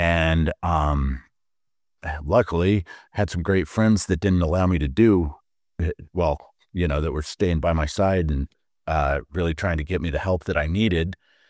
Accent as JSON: {"language": "English", "town": "Glenwood Springs", "region": "Colorado", "country": "United States", "tie": "born or raised there", "said": "I grew up in Glenwood Springs, and so the outdoors have always been a big part of my life."}